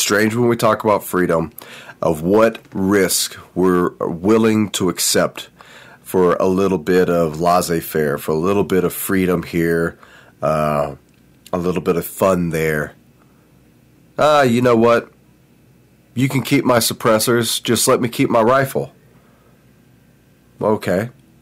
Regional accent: United States; because I'm an American and it's cool and I like it and I have the right to.

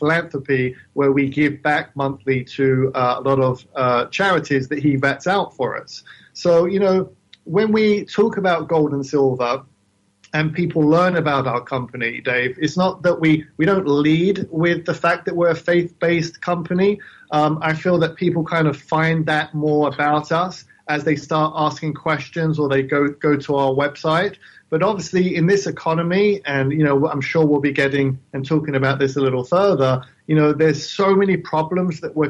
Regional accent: London, United Kingdom; You can probably tell I have an accent, right? I'm from the London, UK. I grew up in London.

